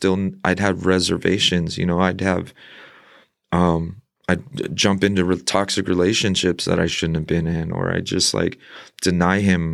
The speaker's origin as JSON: {"language": "English", "town": "Tucson", "region": "Arizona", "country": "United States", "tie": "born or raised there", "said": "I'm from Tucson, Arizona. Born and raised here. Born in St. Mary's."}